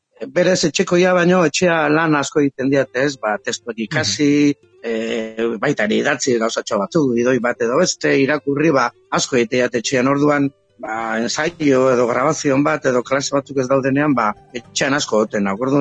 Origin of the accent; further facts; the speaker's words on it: San Sebastián, Basque Country, Spain; born there; berez jaio bat Donostian